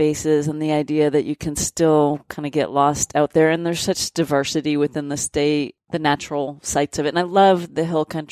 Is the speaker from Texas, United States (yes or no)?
yes; Texas, United States; But I wasn't proud of being a Texan, and I don't know why that switched, but now Texas is great.